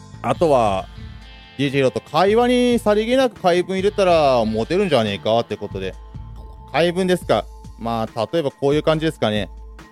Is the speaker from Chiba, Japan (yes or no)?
yes; Kashiwa, Chiba, Japan; 私と同じ柏出身の手賀沼淳さん